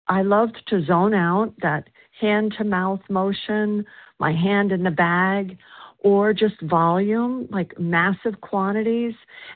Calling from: South Carolina, United States; I'm a grateful, recovered, compulsive overeater, and I'm calling from South Carolina.

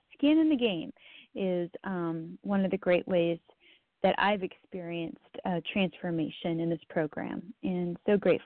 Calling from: North Carolina, United States; I'm calling from North Carolina, and I love this paragraph.

